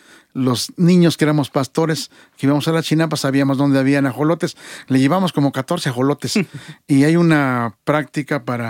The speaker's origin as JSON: {"language": "Spanish", "town": "Tlaxcaltemalco", "region": "Mexico City", "country": "Mexico", "said": "En tanto, de donde yo vengo, en Tlaxcaltemalco, está dedicado más a la floricultura."}